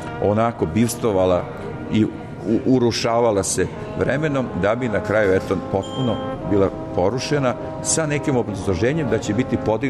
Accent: Jagodina, Šumadija and Western Serbia, Serbia; ja sam poreklom stari Jagodinac, evo već šesta, sedma generacija

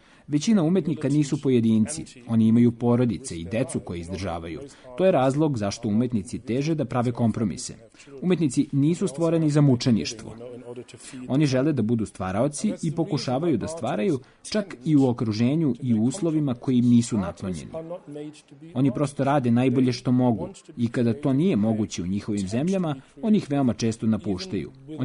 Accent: Germany; Serbian is a second language; Budući da ja dolazim iz Nemačke, mi smo imali nacističko iskustvo

